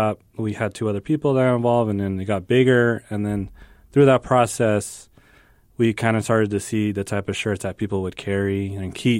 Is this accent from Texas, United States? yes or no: yes; El Paso, Texas, United States; I think that comes from me growing up in El Paso and skateboarding.